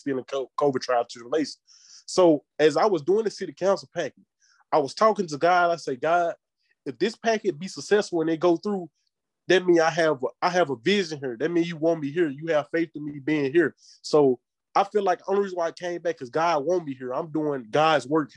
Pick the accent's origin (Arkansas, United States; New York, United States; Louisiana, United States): Arkansas, United States; Earl; I'm from Earl, Arkansas. I currently serve on the city council out here in Earl, Arkansas. I'm 22 years old.